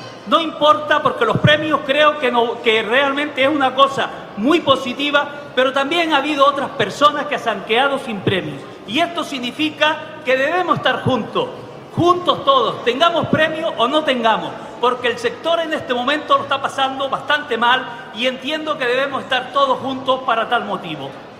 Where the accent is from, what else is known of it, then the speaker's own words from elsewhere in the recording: Triquivijate, Canary Islands, Spain; yo lo conozco perfectamente porque soy de Triquibijate, donde había 22 ganaderos